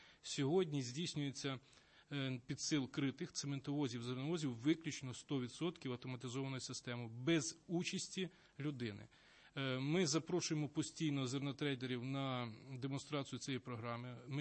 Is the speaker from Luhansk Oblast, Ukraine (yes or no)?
no; Lviv Oblast, Ukraine; ми з вами земляки, я теж з Львівщини